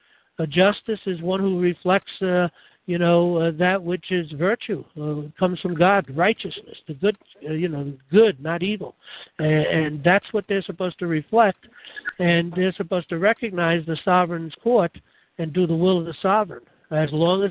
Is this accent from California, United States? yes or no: no; New York, United States; The point is, I'm from New York. I'm domiciled in New York.